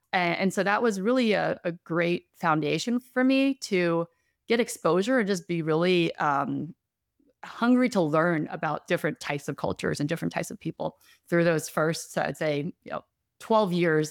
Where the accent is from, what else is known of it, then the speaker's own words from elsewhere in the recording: New York, United States; also born or lived in Rochester, United States / Atlanta, United States / Morgantown, United States; So I grew up in Rochester, New York, Atlanta, Georgia, Morgantown, West Virginia, and ultimately went to middle school and high school on Long Island in New York.